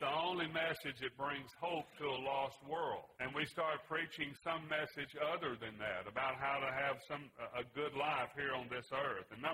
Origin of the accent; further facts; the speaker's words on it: Louisiana, United States; program on Sunday mornings on station KFNB in Faraday, Louisiana, about 6 miles from where I grew up on the Tensaw River.